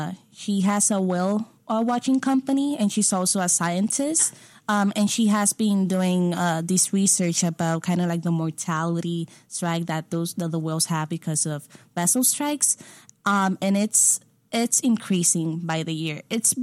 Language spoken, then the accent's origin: English; Puerto Rico; since I'm from Puerto Rico and fishing, it's like a thing over there as well.